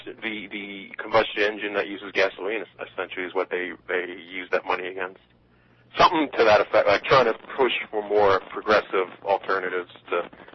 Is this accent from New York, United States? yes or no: no; Pennsylvania, United States; because I'm from Pennsylvania